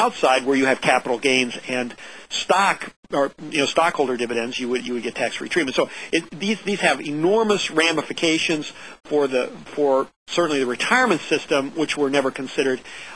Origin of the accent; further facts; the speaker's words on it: Illinois, United States; if you buy in Illinois, I'm from Illinois, you know, Illinois has a $5 billion deficit.